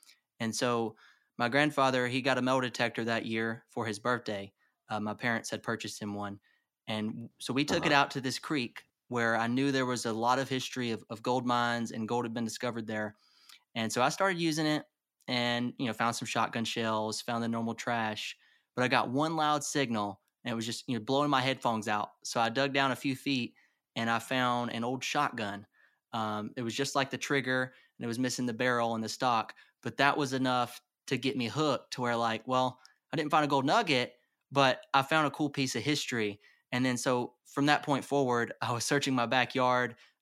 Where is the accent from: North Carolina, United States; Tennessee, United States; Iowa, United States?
North Carolina, United States; Charlotte; I'm actually from Charlotte, North Carolina.